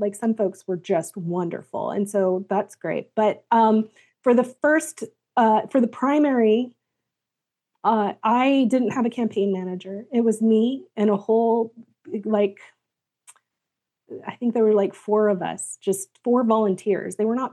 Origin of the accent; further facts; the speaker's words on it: United States; I am allowed as an American to be critical of the party that I belong to and the other party and of my government.